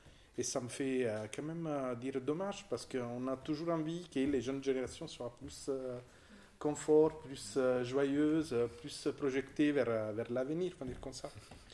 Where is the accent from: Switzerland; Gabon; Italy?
Italy; Southern Italy; French is a second language; now in France; Je suis originaire du sud de l'Italie, plutôt citadin.